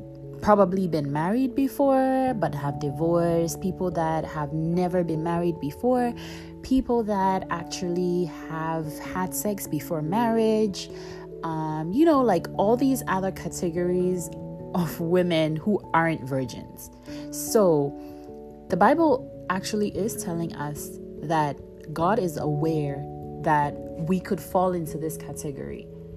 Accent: Ghana; as my Ghanaian people will say

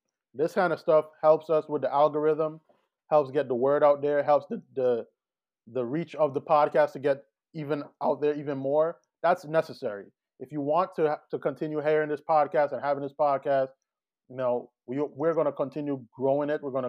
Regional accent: U.S. Virgin Islands; You know, I'm from the Virgin Islands. I wish I was home right now.

